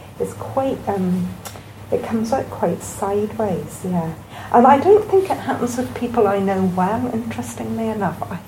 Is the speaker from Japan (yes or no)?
no; Northern Ireland, United Kingdom; There's something about growing up in Northern Ireland, thinking, you know, people know what side they're on and they're not going to change it just because I say something.